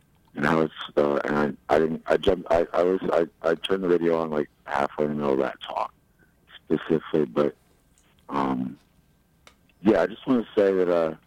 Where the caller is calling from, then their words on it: Kansas City, Missouri, United States; I'm calling from a part of Kansas City called the River Market.